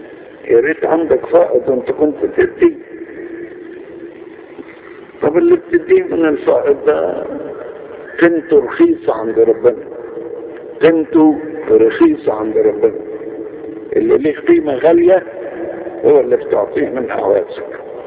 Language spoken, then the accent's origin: Arabic; Alexandria, Alexandria Governorate, Egypt; دي فكرتني لحاجة مرة حصلت عندنا في اسكندرية.